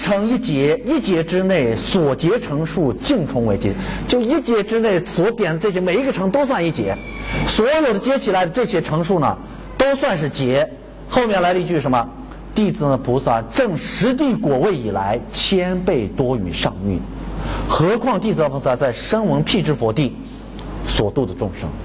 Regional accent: China; 确实现在这个恒河的沙呀，被我们中国人、中国的信徒去了也是给带回来不少啊。

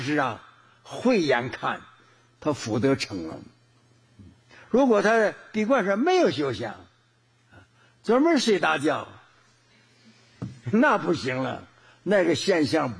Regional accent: China; 我们中国人不论台湾去的好香港去的好，不懂得人家法律

